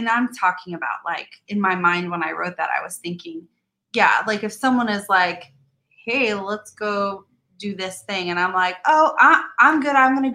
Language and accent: English; Missouri, United States; Yeah, I come from Missouri in South.